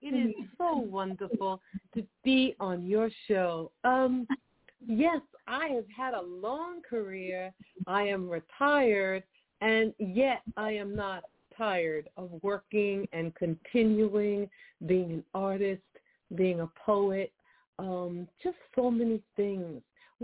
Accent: Queens, New York, United States; Well, I'm from Queens, New York, but I was born in Manhattan in the New York Hospital.

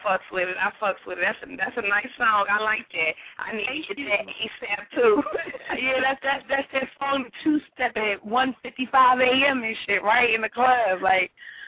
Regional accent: Detroit, Michigan, United States; now in Atlanta, United States; I'm from up north. You know, I'm from Detroit, but, you know, I'm in Atlanta now. You know, Detroit raised me, ATL pays me.

